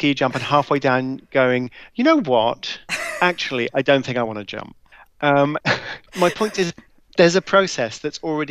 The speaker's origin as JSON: {"language": "English", "country": "United Kingdom", "said": "Well, I mean, you know, we're British, so all our cars are little to you."}